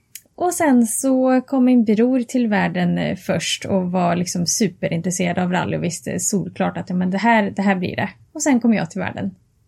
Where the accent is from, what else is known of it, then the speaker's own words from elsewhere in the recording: Karlstad, Värmland, Sweden; jag kommer ifrån Värmland och Karlstad